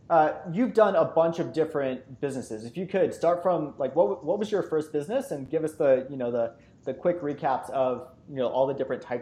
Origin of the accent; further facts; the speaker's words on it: Virginia, United States; He's actually based in my home state of Virginia